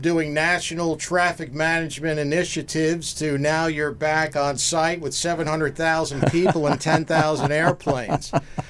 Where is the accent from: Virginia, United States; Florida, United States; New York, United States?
New York, United States; Glen Cove; I am originally from Glen Cove, New York, from Long Island, just outside of New York City by about 30 to 40 minutes.